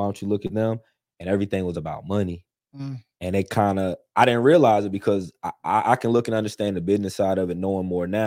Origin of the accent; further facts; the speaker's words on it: Fort Mill, South Carolina, United States; also born or lived in Lexington, Kentucky; Yes, I grew up in Fort Mill, South Carolina. I was born in Lexington, Kentucky, but I grew up my whole life in Fort Mill.